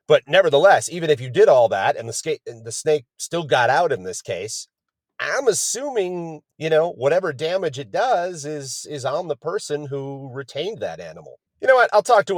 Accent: Wisconsin, United States; my home state of Wisconsin

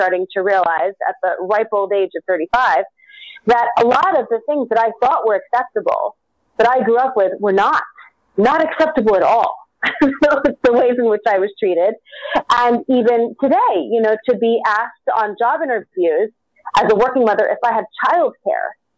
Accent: New York City, New York, United States; I grew up in New York City, and I was always told that I could do whatever I wanted.

